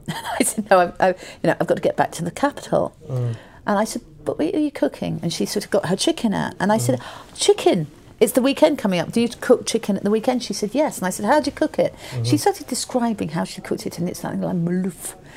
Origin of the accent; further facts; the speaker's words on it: United Kingdom; I'm British.